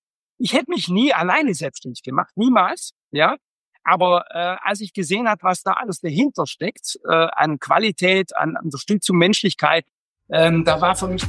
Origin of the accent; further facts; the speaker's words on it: Rottweil, Baden-Württemberg, Germany; ich bin ursprünglich in Rottweil geboren. In Rottweil bin ich auf die Schule gegangen, habe das Abitur gemacht, auf ein Wirtschaftsabitur